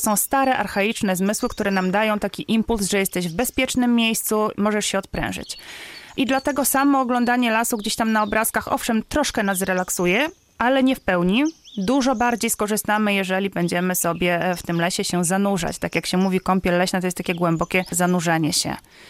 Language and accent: Polish; Podlaskie Voivodeship, Poland; My tutaj szczególnie na Podlasiu mamy jakiś gen w sobie, mamy tych lasów sporo, wyrośliśmy tutaj na obrzeżach puszcz różnych, Knyszyńskiej, Białowieskiej